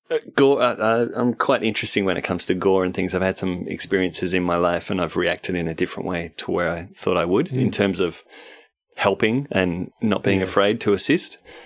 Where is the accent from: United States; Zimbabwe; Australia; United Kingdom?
Australia; Perth, Western Australia; There's a hospital I'm from Perth originally